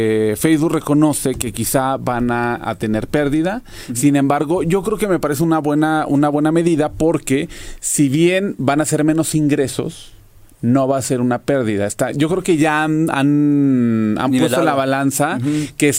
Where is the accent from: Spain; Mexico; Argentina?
Mexico; como buen mexicano, siempre encontrando cómo darle la vuelta